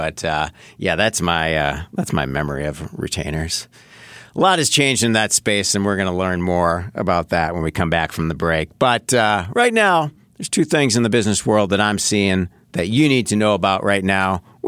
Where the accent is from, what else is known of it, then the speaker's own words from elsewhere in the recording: Wauwatosa, Wisconsin, United States; And true story, I grew up in Wauwatosa.